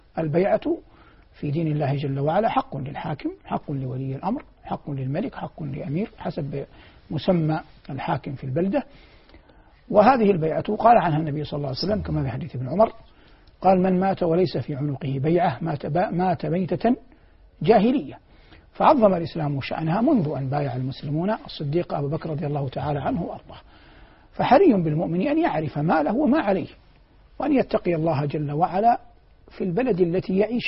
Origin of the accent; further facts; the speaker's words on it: Saudi Arabia; ونحن مثلا في بلادنا المملكة العربية السعودية حرصها الله